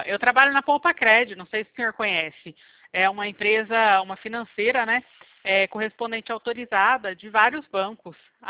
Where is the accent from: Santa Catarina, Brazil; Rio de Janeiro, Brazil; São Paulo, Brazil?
São Paulo, Brazil; Bebedouro; Eu sou do estado de São Paulo, do interior.